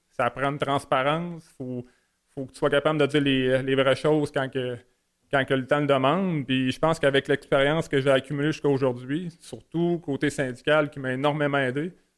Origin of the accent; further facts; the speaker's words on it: Trois-Rivières, Quebec, Canada; Je suis ici depuis 2012. Je suis natif de Trois-Rivières.